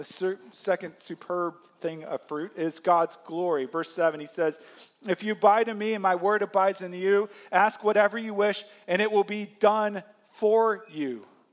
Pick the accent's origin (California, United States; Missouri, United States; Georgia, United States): Missouri, United States; St. Louis; Part of my story is I grew up in St. Louis, and I'll tell this story quickly. Some of you know it, but I grew up in St. Louis.